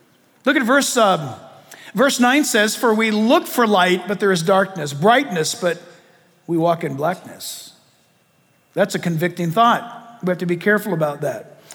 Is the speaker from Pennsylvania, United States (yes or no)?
no; California, United States; growing up in Southern California, we played all summer long.